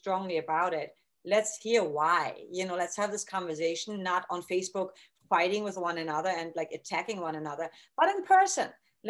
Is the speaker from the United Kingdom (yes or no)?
no; Germany; Because I grew up in East Germany, and same thing.